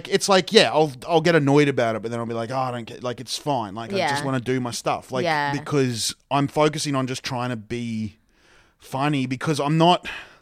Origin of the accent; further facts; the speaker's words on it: Ipswich, Queensland, Australia; growing up in Ipswich, I've always, but also I've grown up sort of on the eastern side of Ipswich, which is close. Like literally I'll drive for like 10 minutes from my house and then I'm in Brisbane.